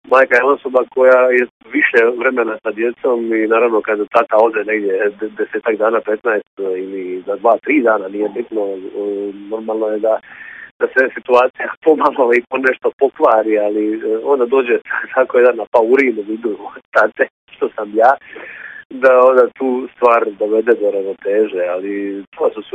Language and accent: Croatian; Dalmatia, Croatia; naravno da kao Dalmatinac u repertoaru najviše pjesama imam istog područja